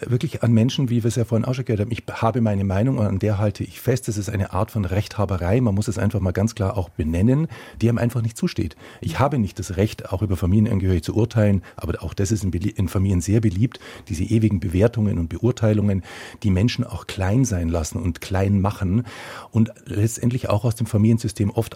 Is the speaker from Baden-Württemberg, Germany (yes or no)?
yes; Baden-Württemberg, Germany; accent: Swabian; moved away as an adult; also born or lived in Munich; Als ich nach München gezogen bin, ich bin auf der Ostalb groß geworden und bin eigentlich mit schwäbischer Mundart groß geworden, aber das ging in München nicht.